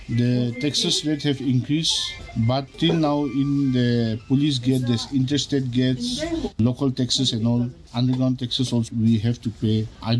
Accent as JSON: {"language": "English", "town": "Kohima", "region": "Nagaland", "country": "India", "said": "we, the entrepreneur in Nagaland, I am from Kohima"}